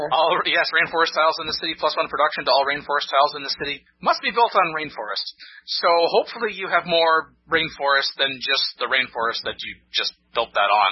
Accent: England, United Kingdom; Man, I'm so English.

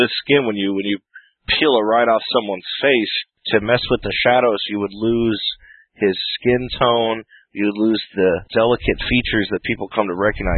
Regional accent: United States; Because I'm American, I can do it.

